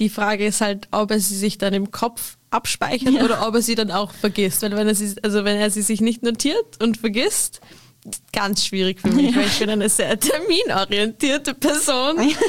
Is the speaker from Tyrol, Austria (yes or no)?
no; Vienna, Austria; Aber es ist bei uns in Wien auch so.